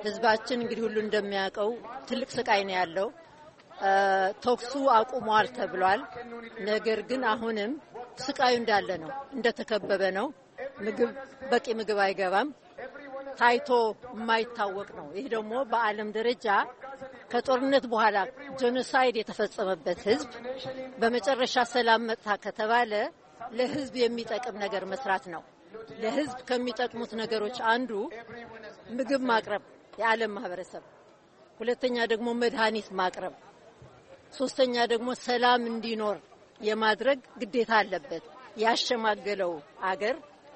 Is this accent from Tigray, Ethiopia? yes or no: yes; Tigray, Ethiopia; እኔ የትግራይ ተወላጅ ነኝ